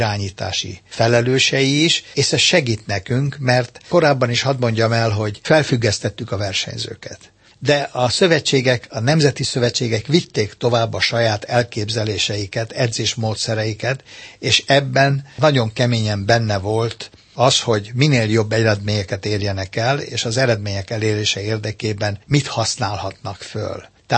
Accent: Hungary; elsősorban magyar vagyok, és ezért az országért én mindent megteszek.

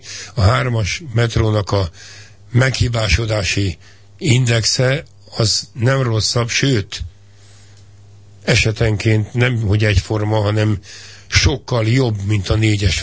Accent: Budapest, Hungary; Hát én született budapesti vagyok, ős budapesti, valószínűleg pozitívan elfogult is vagyok ezzel a várossal.

